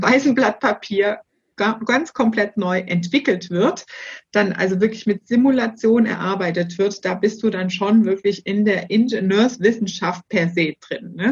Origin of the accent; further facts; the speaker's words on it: Erfurt, Thuringia, Germany; born there; Gebürtig komme ich aus Erfurt.